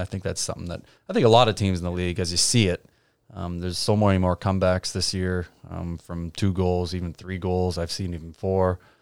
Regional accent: Cobourg, Ontario, Canada; you know, I'm obviously from Cobourg.

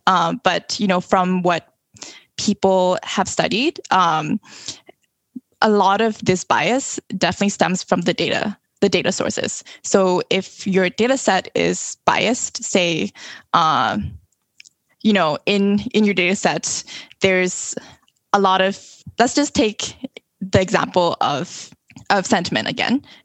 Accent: Thailand; I'm originally from Thailand

